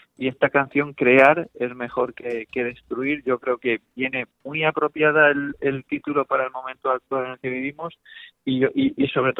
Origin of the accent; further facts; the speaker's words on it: Aspe, Valencian Community, Spain; siendo yo también aspense y valenciano